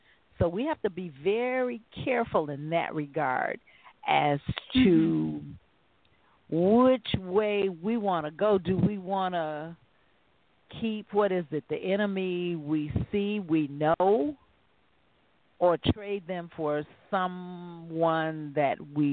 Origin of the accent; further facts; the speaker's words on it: Gary, Indiana, United States; because I'm from Gary, Indiana, the people in Indiana don't like Pence.